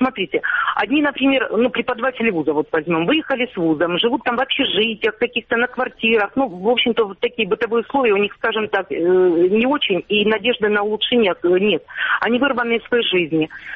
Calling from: Donetsk, Donetsk Oblast, Ukraine; Я звоню из Донецка.

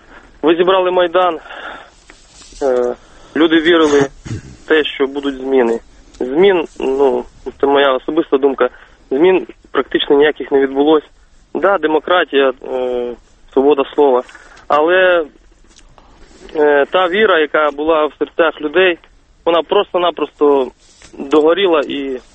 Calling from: Rivne, Rivne Oblast, Ukraine; я з Рівного.

